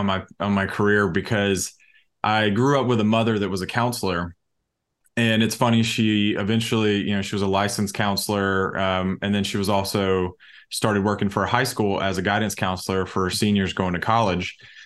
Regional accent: Alabama, United States; And I am born and raised in North Alabama.

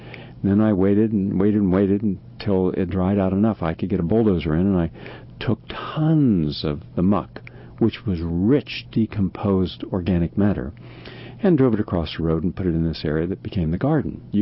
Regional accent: West Virginia, United States; some of my relatives and people I knew growing up in West Virginia.

